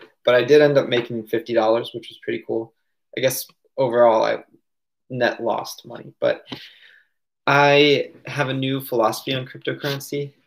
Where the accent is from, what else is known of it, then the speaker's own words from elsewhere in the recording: Maryland, United States; I'm at my home where I grew up in Maryland, and I live here.